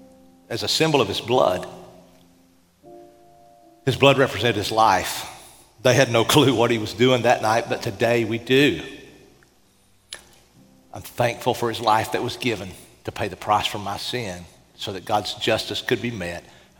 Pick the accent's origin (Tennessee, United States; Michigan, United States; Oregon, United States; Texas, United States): Tennessee, United States; Now, I know you think I'm from New York because of my accent, but I'm really from the mountains of Appalachia.